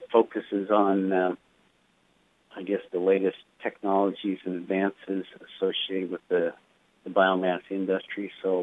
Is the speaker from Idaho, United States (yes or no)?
yes; Ashton, Idaho, United States; So, yes, I grew up in Ashton, Idaho, on a farm.